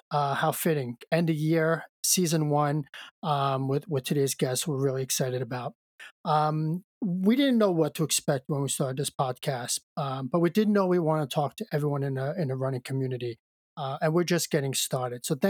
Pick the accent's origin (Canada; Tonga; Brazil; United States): Canada; we don't get blamed as Canadians, right?